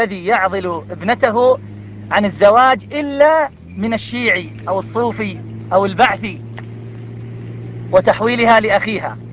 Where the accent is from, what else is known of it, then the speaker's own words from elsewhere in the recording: Iraq; يا شيخ أنه عندنا في العراق يعني عدد ليس قليل